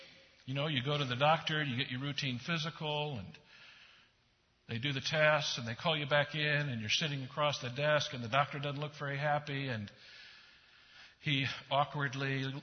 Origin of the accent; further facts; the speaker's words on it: Midwest, United States; also born or lived in Europe / North Carolina; I spent most of my life in the Midwest, even though we spent time in Europe and North Carolina. I was born in the Midwest and kind of raised in the Midwest.